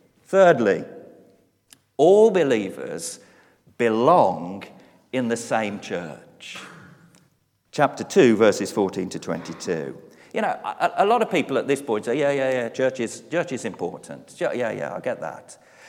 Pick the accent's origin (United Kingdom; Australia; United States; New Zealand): United Kingdom; England; I'm English. You may be Welsh.